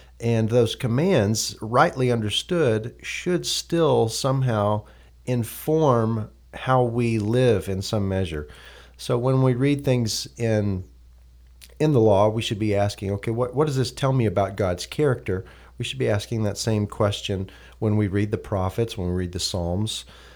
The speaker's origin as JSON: {"language": "English", "region": "Texas", "country": "United States", "tie": "born or raised there", "said": "I'll also share that I was raised in Texas"}